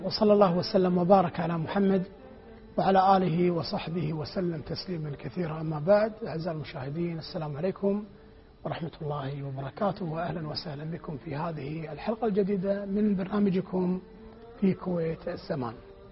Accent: Kuwait; عندنا في الكويت كلمة تسمى ناصفوه. ناصفوه هي الكلمة الشعبية الكويتية

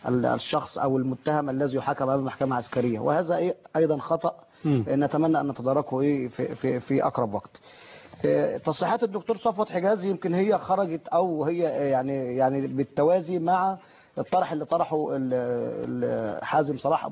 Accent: Egypt; عندنا في مصر مليون واحد يحبوا مصر

